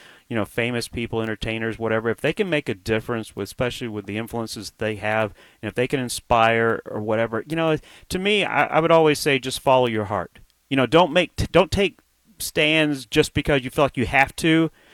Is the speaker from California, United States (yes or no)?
no; Alabama, United States; as a poor kid growing up in Alabama, if you told me back then I would be able to spend time in Europe and Iceland and Mexico